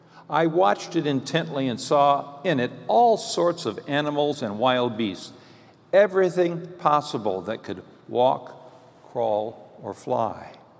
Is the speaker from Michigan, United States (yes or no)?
yes; Kalamazoo, Michigan, United States; Tom and I grew up in Millwood, long before Millwood was part of the city of Kalamazoo even.